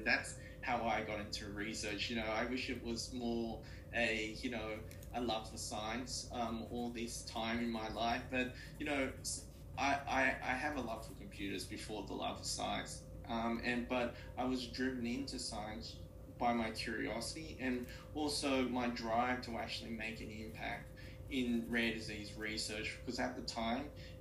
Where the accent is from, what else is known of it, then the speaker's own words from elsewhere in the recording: Australia; accent: Australian; I grew up in Australia, and that's the reason why I have an Australian accent, as the audience probably can already tell. And so I grew up in Australia